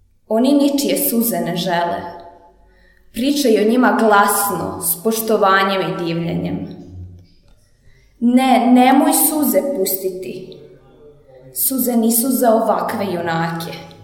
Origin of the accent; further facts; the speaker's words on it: Kikinda, Vojvodina, Serbia; dolazim iz Kikinde i učenica sam osnovne škole Žarko Zrenjanin.